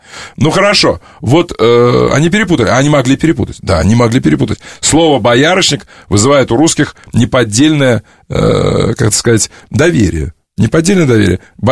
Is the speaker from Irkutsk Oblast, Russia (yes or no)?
yes; Taiturka, Irkutsk Oblast, Russia; я как бы в деревне жил. Я жил, если на север от Иркутска поехать на реку Белая, там, где она впадает в Ангару, там есть деревня Тайтурка. Я из Тайтурки сам.